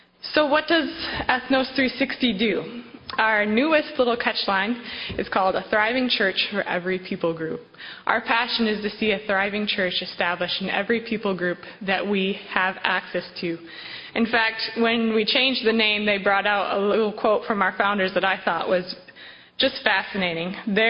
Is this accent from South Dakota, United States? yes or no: no; Muskegon, Michigan, United States; I grew up in Muskegon, Michigan, going to church every Sunday and anytime the doors were open, as pastors' kids do.